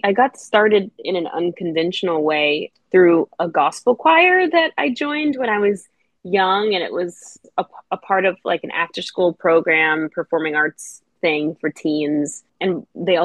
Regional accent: New York, United States; even though I'm from New York, like the center of musical theater, Broadway.

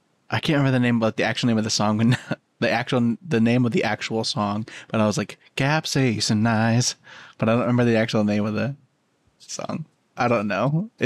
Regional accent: Michigan, United States; It was similar to that growing up in Michigan because like there was definitely like the hottest it really ever got was like maybe 80 in the summer.

